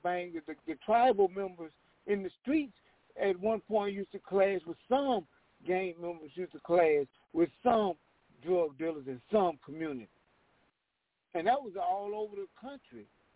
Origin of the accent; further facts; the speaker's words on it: Los Angeles, California, United States; Till in the 80s, I remember growing up in Los Angeles